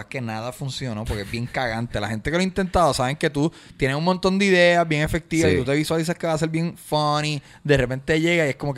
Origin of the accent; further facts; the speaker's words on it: Añasco, Puerto Rico; Soy de Añasco y las fiestas patronales son este fin de semana.